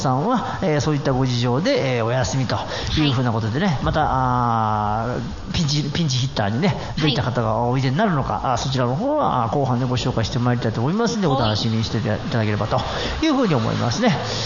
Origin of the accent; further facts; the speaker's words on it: Niigata, Japan; 来週14日の金曜日は、地元新潟にてレコ発ライブを行うため